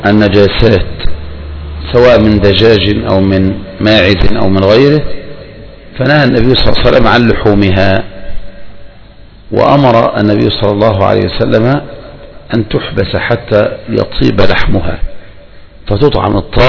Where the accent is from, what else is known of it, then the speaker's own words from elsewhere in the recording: Egypt; والجراد هو ما نسميه نحن هنا عندنا في مصر النطاط